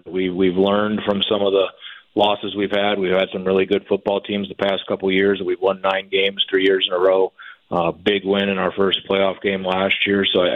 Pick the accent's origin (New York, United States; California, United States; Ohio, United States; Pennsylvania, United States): Ohio, United States; Cleveland; Obviously, you know, I'm from Cleveland and back up north.